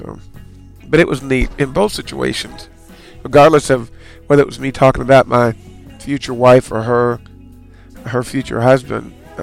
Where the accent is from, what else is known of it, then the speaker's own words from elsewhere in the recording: Kentucky, United States; And of course, you know, I grew up in Kentucky.